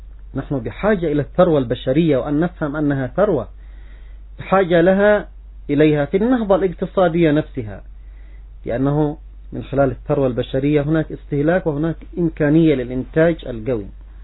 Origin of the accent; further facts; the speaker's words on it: Yemen; عندنا في اليمن كذلك تتسع بلدنا، يتسع لأعداد هائلة جدا